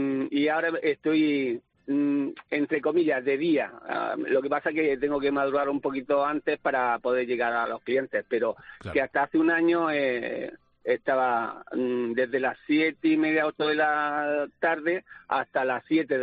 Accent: Cartagena, Region of Murcia, Spain; Pues ahora mismo desde Toledo. No soy de Toledo, soy de Cartagena

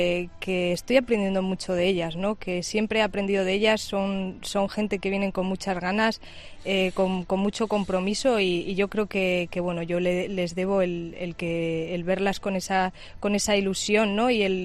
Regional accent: Villamesías, Extremadura, Spain; yo soy del equipo de mi pueblo, de Villamesías.

